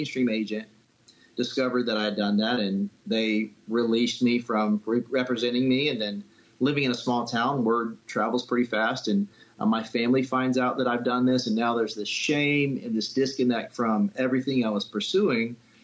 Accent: South Carolina, United States; also born or lived in Charlotte; But I was born in Charlotte, grew up in South Carolina.

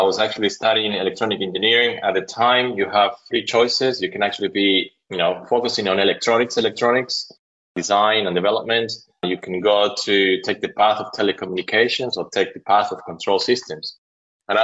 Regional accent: Maracay, Aragua, Venezuela; also born or lived in Caracas; now in United States; I was born in Venezuela, Caracas. I grew up in a little town called Maracay, which is probably about an hour and a half from Caracas. My mom is Italian, so I've got an Italian background. My dad is Venezuelan

